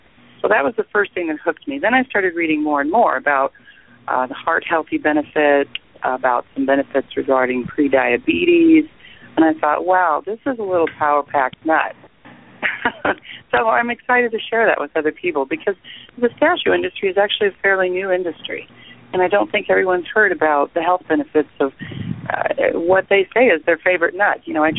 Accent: California, United States; Well, my background is in agriculture. I grew up here in the Central Valley of California, which most people may or may not have heard that it's called the Salad Bowl, and the reason why is we grow so many crops here.

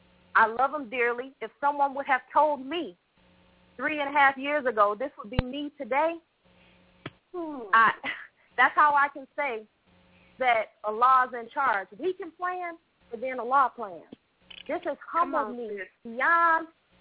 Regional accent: Michigan, United States; from Michigan.

